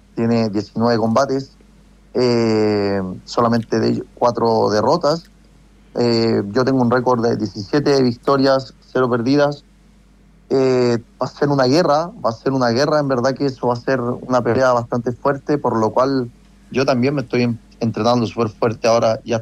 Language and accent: Spanish; Copiapó, Atacama, Chile; solamente sabe mi ciudad, que soy de Copiapó, ¿me entiende?